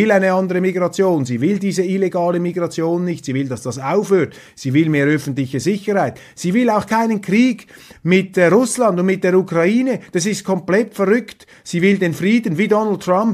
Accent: Switzerland; Ich sage aus schierem Eigeninteresse als Schweizer, wir brauchen doch eine starke Bundesrepublik

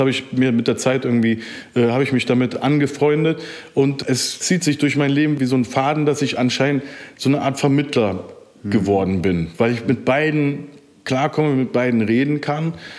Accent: Rhineland, Germany; ich bin aus dem Rheinland

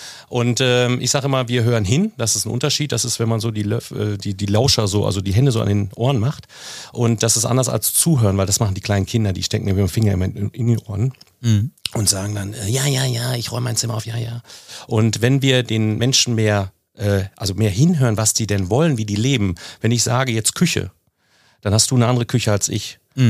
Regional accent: Münster, North Rhine-Westphalia, Germany; Und jetzt komme ich aus Münster-Westfalen

